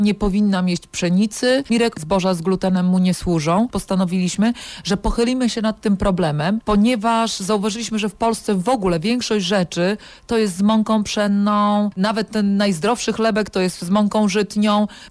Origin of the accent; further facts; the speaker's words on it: Pomeranian Voivodeship, Poland; U nas na Kaszubach brzad to są owoce.